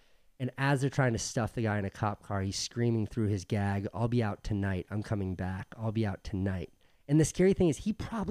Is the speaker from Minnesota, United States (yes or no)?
no; New York, United States; now in Venice, United States; I'm from New York where it's a skateboard ride, but yeah, no, I never leave.